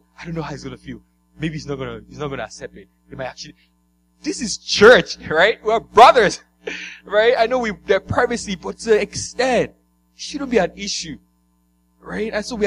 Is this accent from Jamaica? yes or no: no; Nigeria; I'm from Nigeria, local boy from village like me.